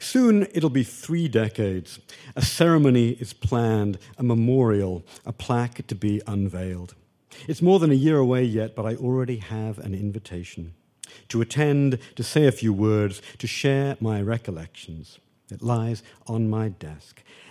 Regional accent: United Kingdom; when I was growing up in Britain in my teens

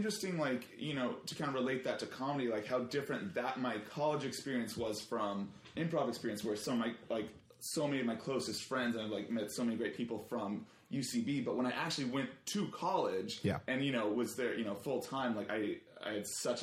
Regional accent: Sherman Oaks, California, United States; I grew up in the Valley, so I was kind of right between the two of them.

